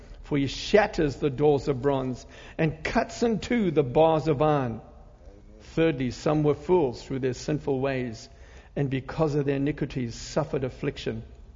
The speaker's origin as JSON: {"language": "English", "country": "Zimbabwe", "tie": "born there", "said": "I'm not South African. I'm not Zimbabwean. I was born in Zimbabwe."}